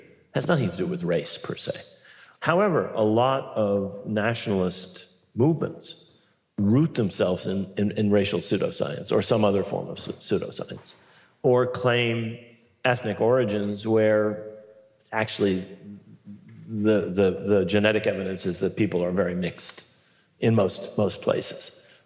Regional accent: New York City, New York, United States; And I grew up in New York City. I think that explains it.

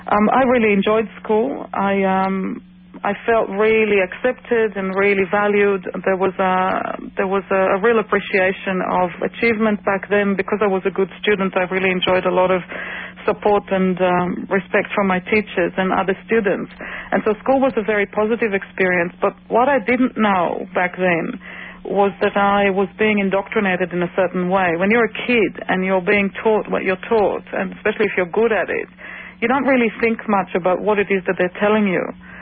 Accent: Israel; English is a second language; growing up in Israel, I've never experienced anti-Semitism

